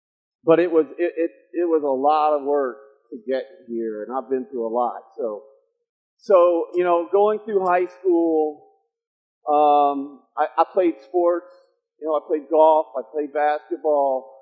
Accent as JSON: {"language": "English", "town": "Indianapolis", "region": "Indiana", "country": "United States", "said": "I went to a really a prep school in Indianapolis, where I'm from. I'm from Indianapolis."}